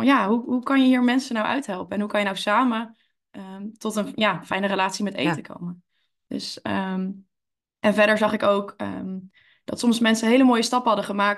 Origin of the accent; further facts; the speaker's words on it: Woerden, Utrecht, Netherlands; Verder kom ik uit Woerden en vind ik het heel leuk dat ik hier mag zijn vandaag.